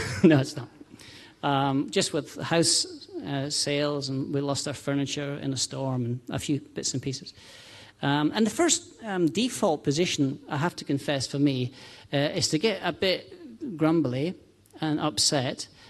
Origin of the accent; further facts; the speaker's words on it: Scotland, United Kingdom; accent: Scottish; can detect from the accent that I'm Scottish, from the land of Scotland.